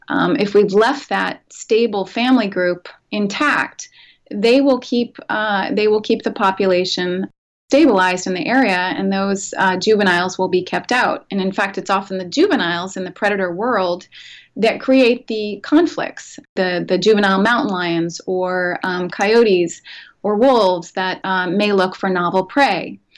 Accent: East Coast, United States; I come from the East Coast, where we call them coyote

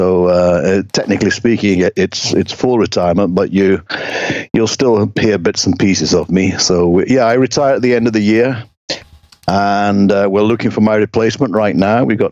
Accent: Wigan, North West England, United Kingdom; I'm from just outside Wigan in northwest Lancashire, so I'm from halfway between Manchester and Liverpool.

